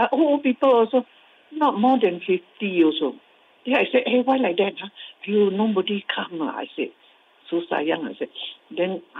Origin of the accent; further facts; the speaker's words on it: Malacca, Malaysia; I'm 84 years old. I'm from Malacca.